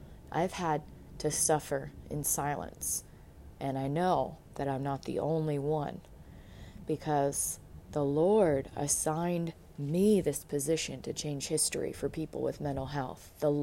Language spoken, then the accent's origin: English; United States; born there; I'm blessed that I was born in America.